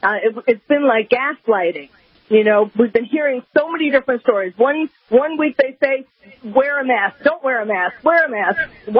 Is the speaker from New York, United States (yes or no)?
yes; New York, United States; I'm originally a New Yorker